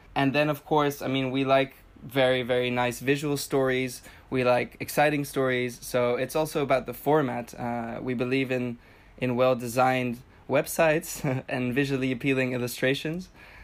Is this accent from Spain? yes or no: yes; Canary Islands, Spain; I am half Dutch, half Russian. I grew up in Spain, in the Canary Islands in Tenerife, where there's actually a lot of British tourists.